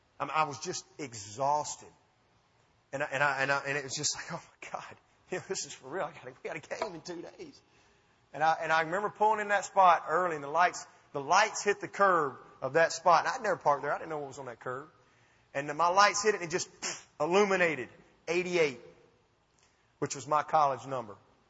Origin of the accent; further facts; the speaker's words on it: Alabama, United States; And we're all from Alabama and all of our family was there. And now I'm fixing to load up and take my wife and three grandchildren. We've never even lived out of Alabama.